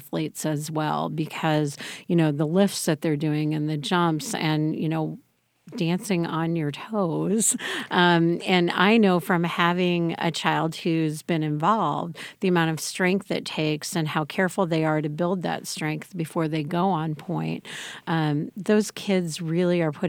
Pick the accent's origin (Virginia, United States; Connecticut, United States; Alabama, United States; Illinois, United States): Illinois, United States; Champaign; as a child growing up in Champaign-Urbana, I actually was in the Nutcracker on the Krannert stage